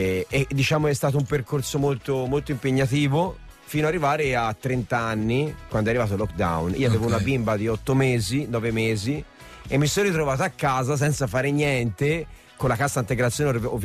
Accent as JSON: {"language": "Italian", "town": "Pistoia", "region": "Tuscany", "country": "Italy", "said": "Io sono pistoiese."}